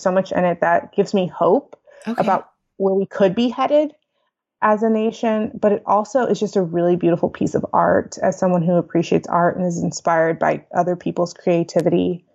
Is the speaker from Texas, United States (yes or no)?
yes; Texas, United States; I mean, I grew up in Texas, so all the way from country to 80s rock to yacht rock to rap to gospel.